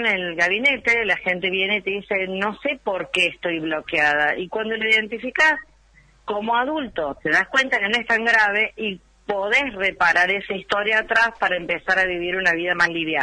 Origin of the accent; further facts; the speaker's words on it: Córdoba, Argentina; born there; nací en Córdoba, entonces tengo un lenguaje metafórico, bien a lo cordobés.